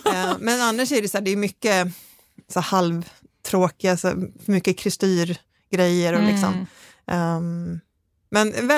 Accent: Skåne, Sweden; för mig som är skåning

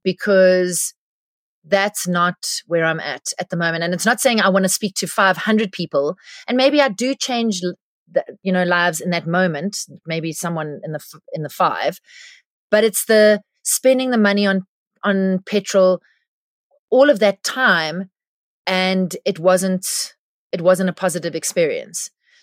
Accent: St Michael's, KwaZulu-Natal, South Africa; also born or lived in Pietermaritzburg / Shelly Beach; I grew up in the South Coast, in a little place called St. Michael's.

